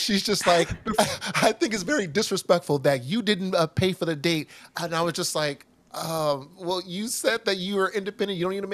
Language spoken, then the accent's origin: English; Chicago, Illinois, United States; Born and raised in Chicago, and I love the cities.